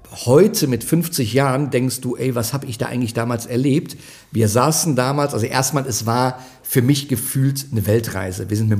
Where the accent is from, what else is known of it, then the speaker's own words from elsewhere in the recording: Erftstadt, North Rhine-Westphalia, Germany; Ich komme ja ursprünglich aus Erftstadt-Lechenich.